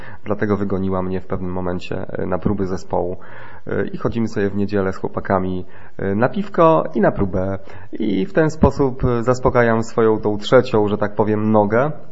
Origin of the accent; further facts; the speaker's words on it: Zamość, Lublin Voivodeship, Poland; a pan przypadkiem nie jest gdzieś z tamtych okolic, Zamość, tamte takie zawodzenia wschodnie. Ja mówię, że no tak, zgadła pani.